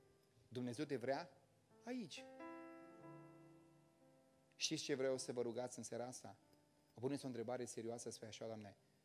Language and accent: Romanian; Moldavia, Romania; accent: Moldovan; now in Bucharest, Romania; Aici în România, aici în București, într-un oraș foarte dificil. Eu sunt moldovean, înțelegeți? Când am venit în București, mă întreabă ginerele meu astăzi, cât ți-a luat, zice, ca să îți dispară accentul de moldovean?